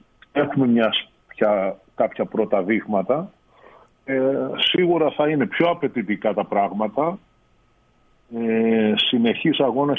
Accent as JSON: {"language": "Greek", "town": "Chania", "region": "Crete", "country": "Greece", "said": "όπως είμαι εγώ από τα Χανιά"}